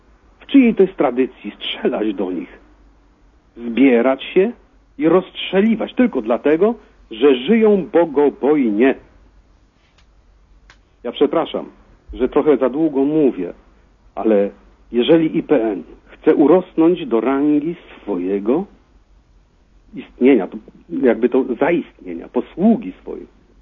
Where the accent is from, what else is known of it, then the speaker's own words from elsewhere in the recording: Gdańsk, Pomeranian Voivodeship, Poland; now in Berlin, Germany; bo jestem gdańszczaninem urodzonym.